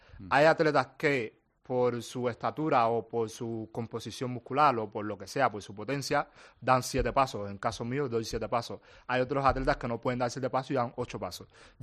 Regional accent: Ontinyent, Valencian Community, Spain; tengo una anécdota en mi pueblo de Ontinyent

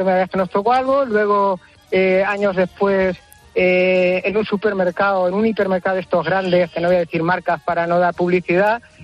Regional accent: Carrión de Calatrava, Castilla-La Mancha, Spain; Yo soy de Ciudad Real, de un pueblo que se llama Carrión.

